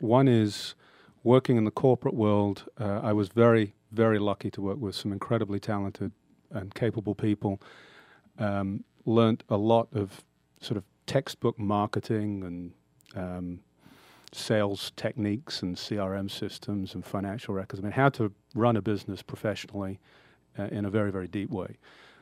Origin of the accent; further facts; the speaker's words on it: United Kingdom; moved away as an adult; now in United States; I'll start many years ago by explaining my accent. I grew up in the UK, left college and went into public accounting, which was general business training.